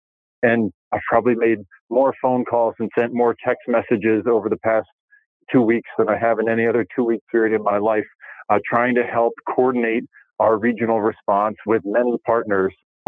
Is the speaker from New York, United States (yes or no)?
no; New Jersey, United States; Growing up in New Jersey, certainly experienced all four seasons